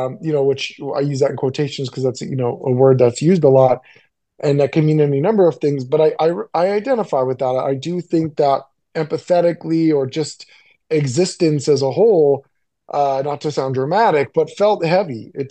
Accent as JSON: {"language": "English", "town": "Monterey", "region": "California", "country": "United States", "tie": "born or raised there", "said": "I grew up in Monterey, California. It's like central northern California, south of San Francisco. Nice area. A lot of people, tourist area, a bit foggy"}